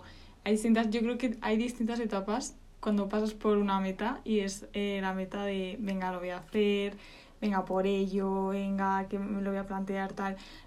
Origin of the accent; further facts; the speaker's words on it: Portugal; yo soy portuguesa y me he visto así